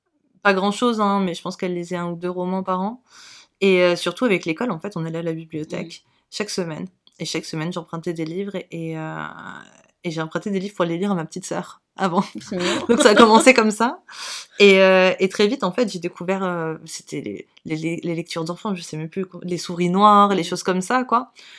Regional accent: Grand Est, France; ça se passe chez moi en Lorraine. En vrai, c'était vraiment, on va dire, c'était pour parler à l'autre partie de mon ADN, le côté lorrain, du côté de ma maman.

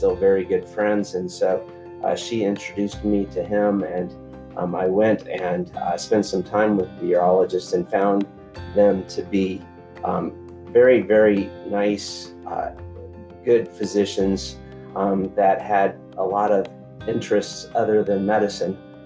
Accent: Atlanta, Georgia, United States; also born or lived in Chicago, Illinois / Tucson, Arizona; So I grew up, for the most part, in Atlanta, Georgia.

